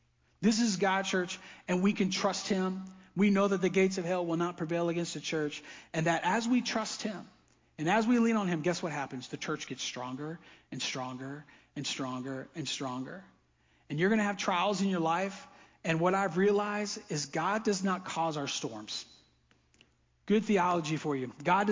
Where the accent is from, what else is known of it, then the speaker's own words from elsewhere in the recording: the South, United States; We're from the South, man. We're rednecks.